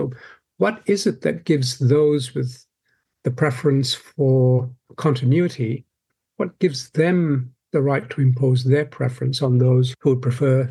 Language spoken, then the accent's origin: English; Malaysia; when I was growing up in Malaysia